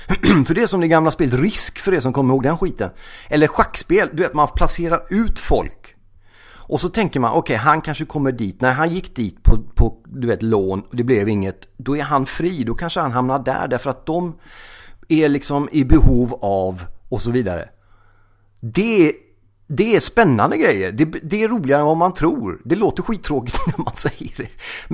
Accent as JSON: {"language": "Swedish", "town": "Gothenburg", "region": "Västra Götaland County", "country": "Sweden", "said": "Som göteborgare så får man ju liksom handbollen med blod."}